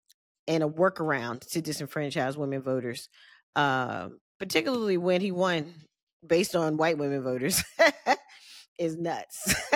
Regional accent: Georgia, United States; like in my home state of Georgia

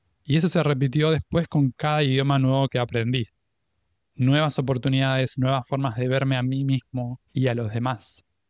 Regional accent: Argentina; Y no es que dejé de ser argentino y al mismo tiempo estuve dispuesto a ser argentino y también un poco norteamericano

